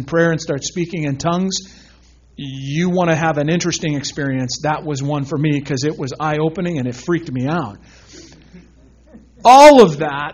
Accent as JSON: {"language": "English", "town": "Chicago", "region": "Illinois", "country": "United States", "tie": "born or raised there", "also_born_or_lived": "Indiana", "said": "I lived in the Chicago area. I grew up in the Chicago area. I'm a Midwest boy. I was born in Indiana."}